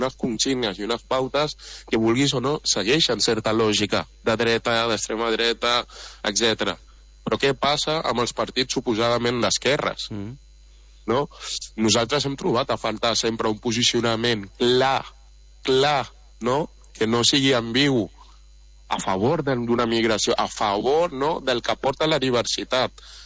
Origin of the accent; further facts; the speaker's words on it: Catalonia, Spain; És la nostra terra, totes les persones racialitzades, no? També som catalans, espanyols no blancs